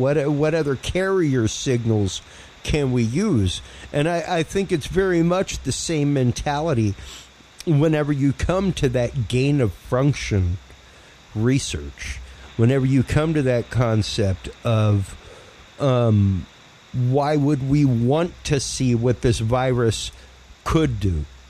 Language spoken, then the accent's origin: English; Louisiana, United States; I'm a Cajun, and I love squirrel gumbo.